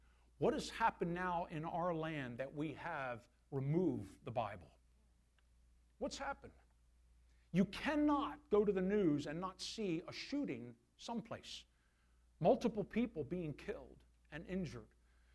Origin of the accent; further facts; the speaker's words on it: Delaware, United States; also born or lived in Philadelphia, United States; I'm from Delaware. It's where I grew up, born in Philly.